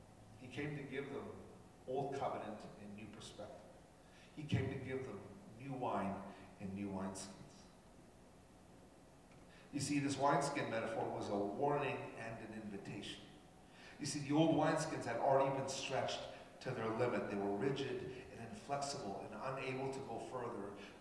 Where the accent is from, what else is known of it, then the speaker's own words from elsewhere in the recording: Canada; English is a second language; also born or lived in Argentina; so I was born in Argentina. I came to Canada when I was about 10 months. And so I didn't learn English until I was about 7. We learned French, because my mom spoke French, and she put us in French school, and then we learned English.